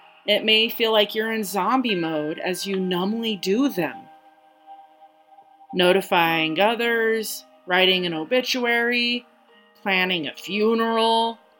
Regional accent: Pueblo, Colorado, United States; my hometown of Pueblo, Colorado has been thrown into the limelight a week or so ago.

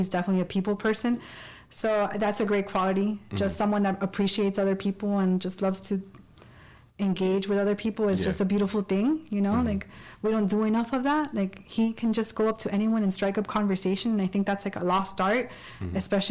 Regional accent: Hialeah, Florida, United States; born and raised in Hialeah

